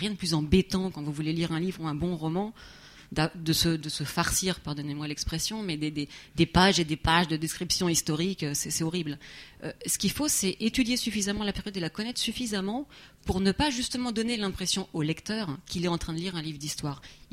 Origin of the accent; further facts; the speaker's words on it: northern Spain, Spain; Et surtout que je suis d'origine espagnole. Moi, je viens du nord de l'Espagne et de l'endroit où était basée la 7e Gemina